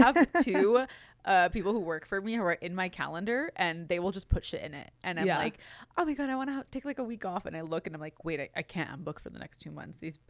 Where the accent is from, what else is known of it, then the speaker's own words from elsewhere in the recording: Glendale, California, United States; I'm from Glendale, California, which is like, it's LA, right? But I feel like it's also very different from LA.